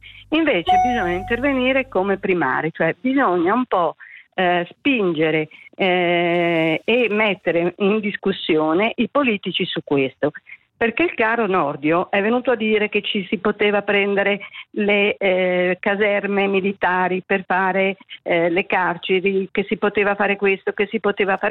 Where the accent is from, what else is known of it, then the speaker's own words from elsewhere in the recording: Como, Lombardy, Italy; Io sono di Como.